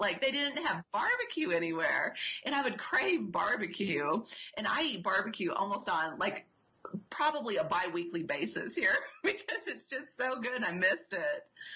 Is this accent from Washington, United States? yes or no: no; Amarillo, Texas, United States; You know, not many people know that I went to 17 schools, because when asked, I say I'm from Amarillo, Texas, you know, so.